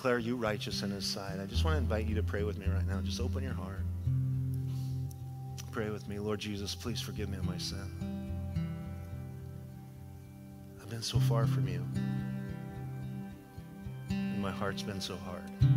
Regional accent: Idaho, United States; I'm sorry. I'm from Idaho, and I have a Levi jacket on.

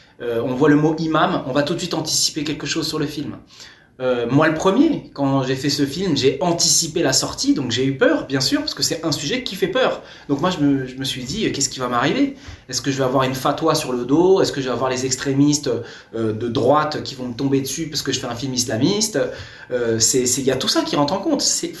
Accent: Montfermeil, Île-de-France, France; on a grandi ensemble à Montfermeil. Moi, c'est tout le côté de la famille de ma mère qui habite à Montfermeil.

